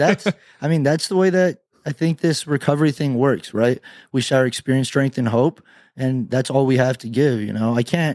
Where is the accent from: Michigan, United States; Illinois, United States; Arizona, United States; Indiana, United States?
Arizona, United States; Tucson; I am. Born and raised in Tucson.